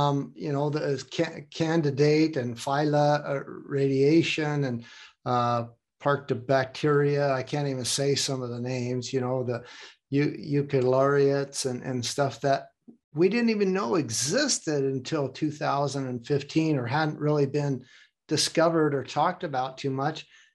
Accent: United States; now in Hamburg, Germany; I live in Hamburg, Germany right now, but I'm from America

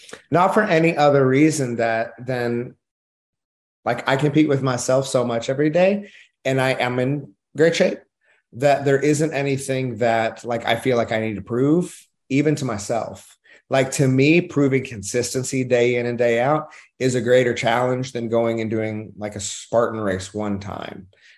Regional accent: Oklahoma, United States; And again, I'm from Oklahoma. Like, fun for us is really simple.

